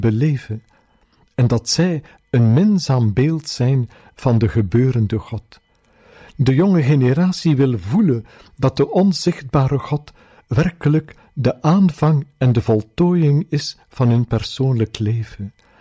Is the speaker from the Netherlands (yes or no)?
no; Flanders, Belgium; dan ga ik heel veel gebaren moeten gebruiken om als Vlaming door dat land te geraken.